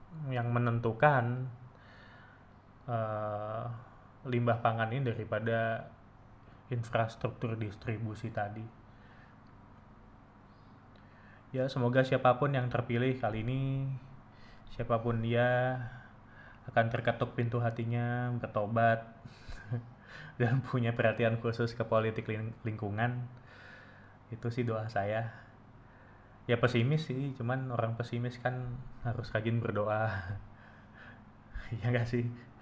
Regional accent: Surabaya, East Java, Indonesia; born there; Terus di Surabaya, ini kota kelahiran saya yang saya banggakan itu

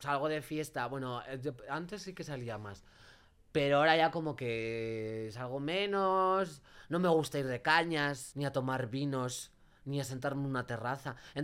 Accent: Magaluf, Balearic Islands, Spain; Además, me crié en Magaluf y mi ventana del cuarto daba a la calle

